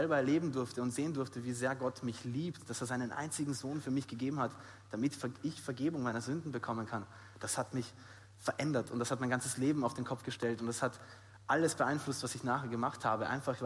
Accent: Austria; meine Familie ist aus Rumänien, wir waren auf dem Heimweg von Rumänien nach Österreich. Ich bin aus Österreich

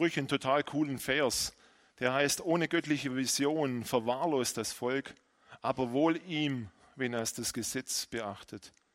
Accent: Dettingen an der Erms, Baden-Württemberg, Germany; ich komme aus Dettinger-Urms. Dettinger-Urms, wenn ihr das mal kurz in Map anschaut, ist eigentlich Mitte in der Region Neckaralb. Dettinger-Urms, ein Ort mit 10.000 Einwohnern, 9.000 Einwohnern und dort bin ich eigentlich seit Generationen zu Hause

